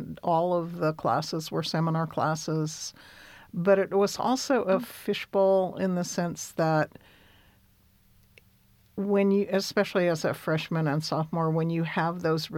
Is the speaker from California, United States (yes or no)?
yes; San Francisco, California, United States; On the other hand, growing up in San Francisco when I did, my mother at that time mostly was an artist